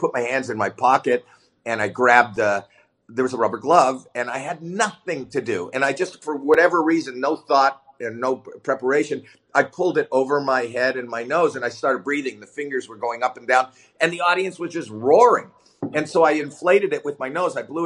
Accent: Toronto, Ontario, Canada; I'm from Toronto, Canada

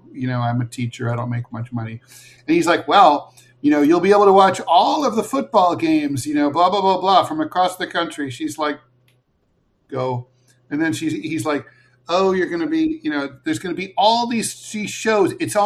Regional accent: Kettering, Ohio, United States; And I remember my mom and I growing up in Kettering, south of Dayton. It was the late 1970s

